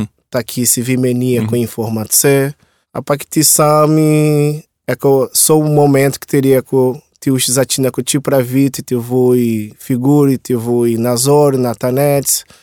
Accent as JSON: {"language": "Czech", "region": "Rio de Janeiro", "country": "Brazil", "second_language": "Czech", "lives_now": "Czech Republic", "said": "Já jsem z Brazília, Rio de Janeiro, narodil na Copacabana, kousek moře, kousek pláž, vedro."}